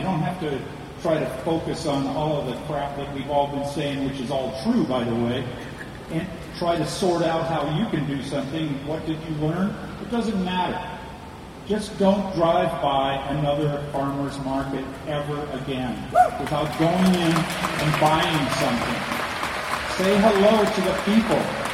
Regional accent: Canada; now in United States; I'm a Canadian. I can't vote.

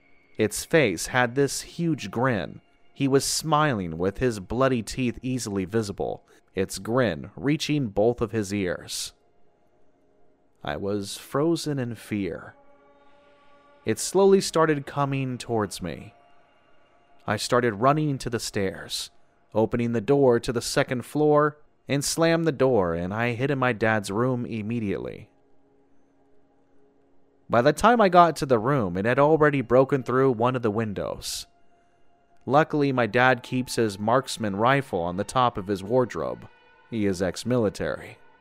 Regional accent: East of England, United Kingdom; A small village in East Anglia, my hometown. We lived in quite a big house compared to everyone else's in the small cottages.

